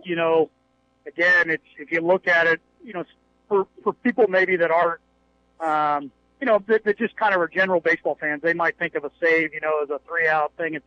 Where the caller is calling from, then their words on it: Wrightsville Beach, North Carolina, United States; I'm actually calling from Wrightsville Beach right now as we speak.